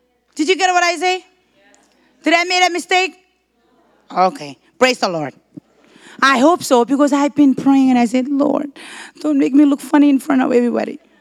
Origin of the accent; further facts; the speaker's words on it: Marshall Islands; now in United States; Because we're from the Marshall Islands, we don't have life insurance, Medicaid insurance, car insurance, all those kind of insurance.